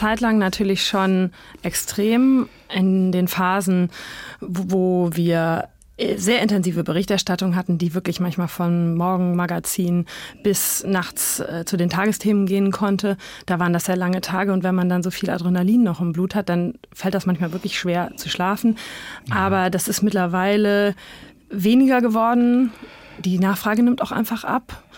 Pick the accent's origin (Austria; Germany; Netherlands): Germany; Hesse; ich komme aus Hessen, aus der Rhön, aus einem kleinen Ort